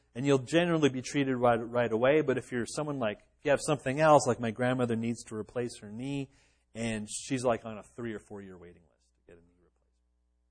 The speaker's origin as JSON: {"language": "English", "region": "Quebec", "country": "Canada", "tie": "born or raised there", "said": "I grew up in Quebec, Canada."}